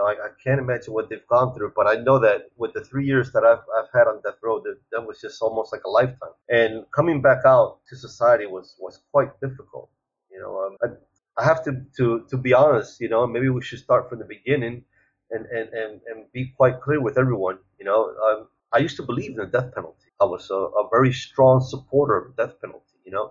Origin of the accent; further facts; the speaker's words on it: United States; Although I was European, I grew up as just another American, taxpaying American that believed in the American dream